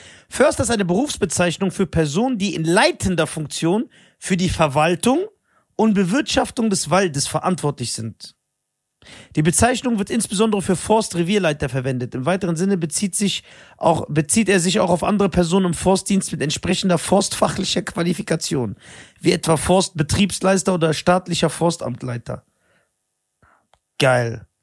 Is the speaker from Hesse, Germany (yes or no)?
yes; Wiesbaden, Hesse, Germany; ich bin aus Wiesbaden.